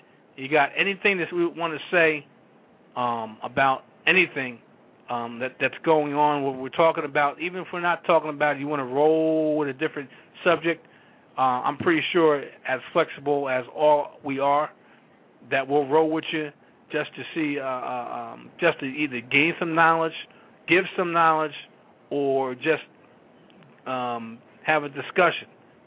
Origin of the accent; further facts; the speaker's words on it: New Jersey, United States; I'm from Central Jersey. We have different perspectives from different regions of state and states.